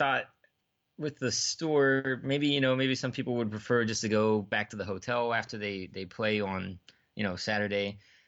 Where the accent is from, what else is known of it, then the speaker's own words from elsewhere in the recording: West Virginia, United States; we're all from West Virginia.